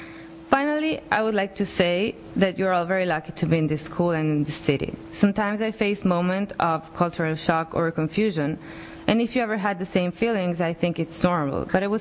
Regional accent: Italy; English is a second language; now in United States; And since I'm from Italy, this is still difficult for me now to approach someone and ask about job opportunities.

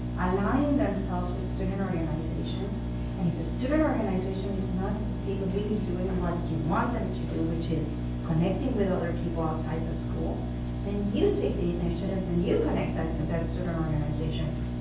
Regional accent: Panama; first language Spanish; English is a second language; also born or lived in Europe; I was raised in Panama, I was born in Europe, never lived in Europe in my life. I'm a native Spanish speaker.

